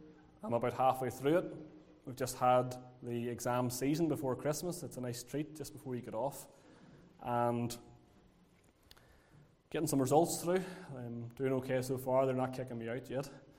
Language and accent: English; Lurgan, Northern Ireland, United Kingdom; accent: Lurgan; also born or lived in Liverpool; they're wondering where my Scouse accent is. But I have a Lurgan accent instead, so I don't know which is better or which is worse.